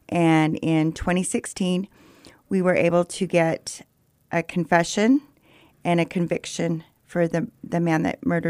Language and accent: English; Price, Utah, United States; I was adopted by my grandparents and I grew up in Price.